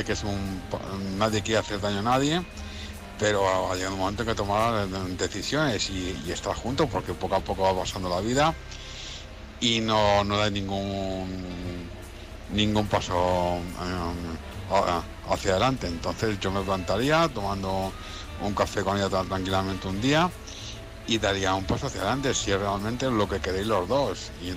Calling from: Madrid, Community of Madrid, Spain; corresponsal de Madrid.

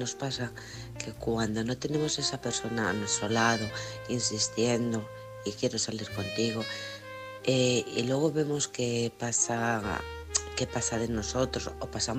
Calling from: Alcorcón, Community of Madrid, Spain; de Alcorcón.

